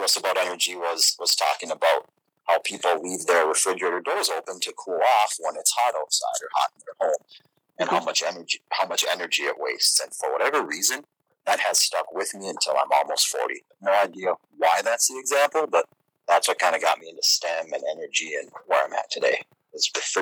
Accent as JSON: {"language": "English", "town": "Iron Mountain", "region": "Michigan", "country": "United States", "tie": "born or raised there", "said": "So I grew up in Iron Mountain, Michigan, in the Upper Peninsula."}